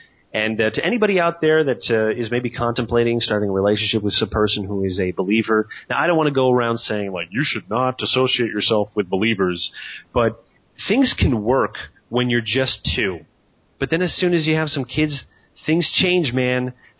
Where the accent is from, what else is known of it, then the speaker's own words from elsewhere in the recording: Canada; I guess this is because I'm Canadian